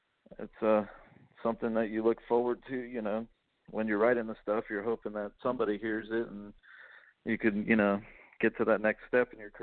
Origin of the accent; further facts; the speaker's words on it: Palm Harbor, Florida, United States; also born or lived in Brooklyn, New York; No, I was born in Brooklyn, New York. Then my family moved here when I was pretty much around six. You know, we moved to Palm Harbor, and then I, you know, grew up there pretty much